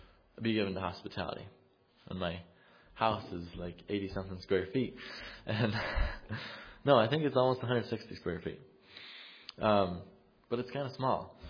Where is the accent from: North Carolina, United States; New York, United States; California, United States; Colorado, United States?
New York, United States; Like, I'm from New York. She's from Michigan.